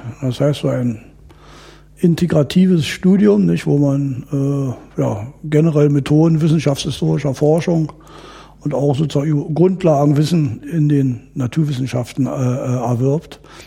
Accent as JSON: {"language": "German", "country": "Germany", "tie": "born or raised there", "said": "Also ich bin in der DDR groß geworden"}